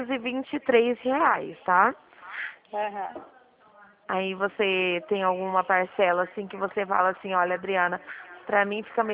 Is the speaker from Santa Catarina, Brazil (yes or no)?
no; São Paulo, Brazil; Eu sou aqui do estado de São Paulo, tá?